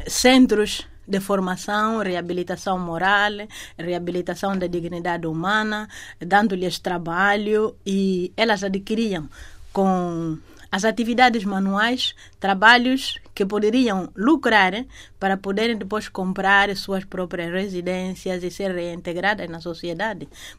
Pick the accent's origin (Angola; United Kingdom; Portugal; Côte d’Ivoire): Angola; now in Rome, Italy; Sou angolana e faço parte da equipa de liderança da congregação. Estou em Roma há 4 anos